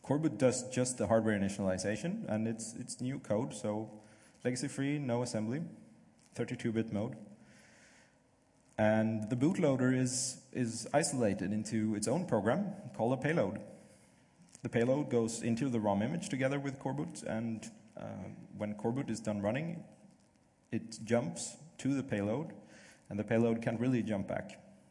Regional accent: Sweden; as you already heard. I'm from Sweden.

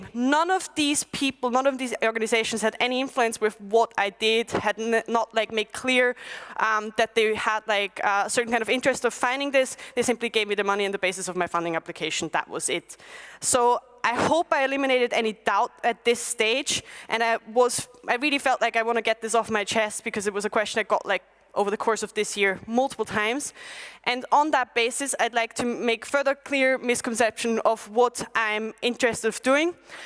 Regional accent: Belfast, Northern Ireland, United Kingdom; I'm from Belfast and everybody assumes that.

